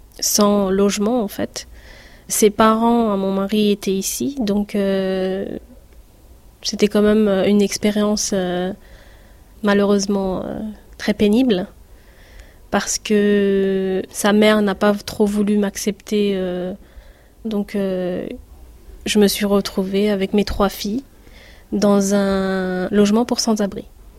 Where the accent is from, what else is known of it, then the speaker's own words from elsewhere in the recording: Champigny-sur-Marne, Île-de-France, France; J'ai grandi à Champigny-sur-Marne. Nous avions quand même une communauté très très diverse, c'est-à-dire algériens, marocains, tunisiens, même africaines de tout pays.